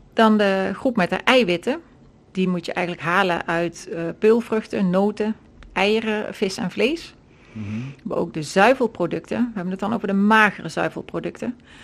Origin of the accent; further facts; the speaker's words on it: Cuijk, North Brabant, Netherlands; Ik kom uit Kuik.